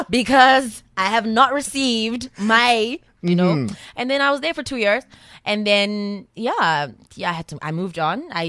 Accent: Pretoria, Gauteng, South Africa; I'm from Pretoria.

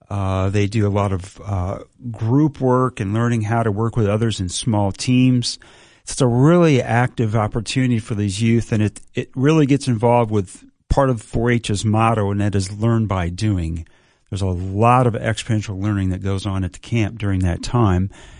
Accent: Michigan, United States; also born or lived in Indiana; I grew up family farming operation in southern Michigan, born and raised in Michigan, spent some time in Indiana as well

